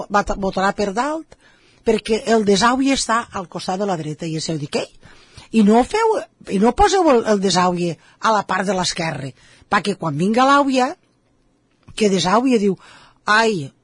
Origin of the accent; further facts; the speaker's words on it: Oliva, Valencian Community, Spain; No la coneixia al meu poble. I es va quedar embluïda de veure el poble d'Oliva.